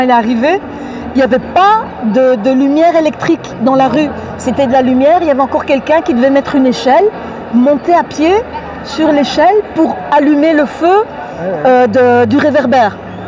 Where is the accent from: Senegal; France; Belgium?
Belgium; Brussels; quand j'étais petite, dans Matongé, il y avait la rue d'Alsace-Lorraine.